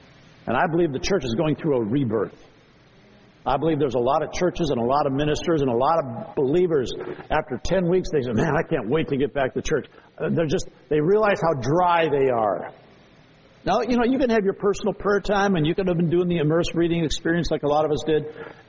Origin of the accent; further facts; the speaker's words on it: St. Paul, Minnesota, United States; I grew up in the Catholic ghetto on the east side of St. Paul. My family was the only Protestants of all these families.